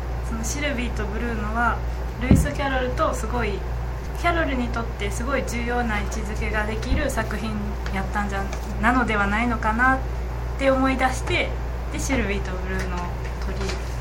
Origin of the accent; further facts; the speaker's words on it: Osaka, Japan; 大阪出身です。